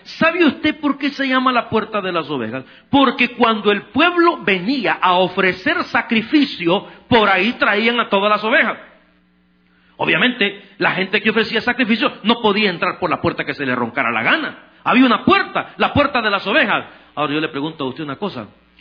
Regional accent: El Salvador; Perdóneme, yo soy salvatrucha, pero en mi país o en México es una desgracia.

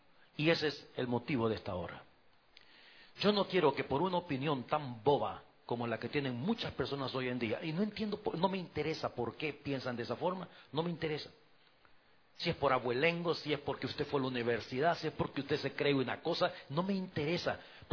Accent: El Salvador; En mi país, en El Salvador, decimos tener cuello.

